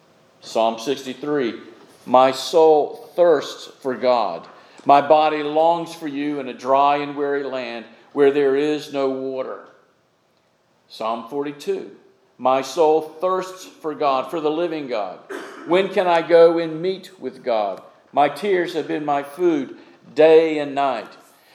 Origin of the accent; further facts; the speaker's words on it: Florida, United States; I grew up in Florida, and there is a reason I live in the mountains.